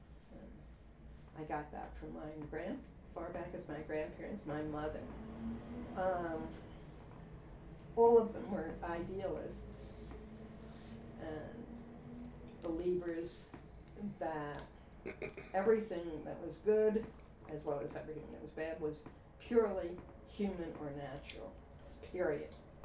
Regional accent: Brooklyn, New York, United States; I'm from Brooklyn, New York. I was born at Long Island College Hospital on January 30th, 1931.

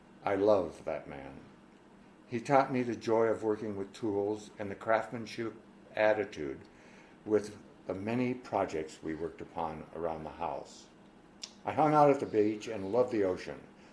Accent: Portland, Oregon, United States; also born or lived in Great Falls, Montana / Missoula, Montana; I was born in Great Falls, Montana, December 4, 1930, to … We moved to Missoula, Montana when I was one. And when I was in the second grade at St. Vance's Elementary School, we moved to Portland, Oregon

